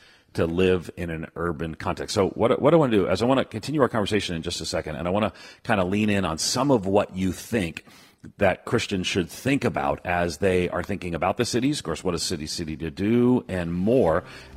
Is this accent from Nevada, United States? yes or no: no; Queens, New York, United States; also born or lived in Manhasset; I was born in Manhasset, and they took me home to a place right at the edge of Queens.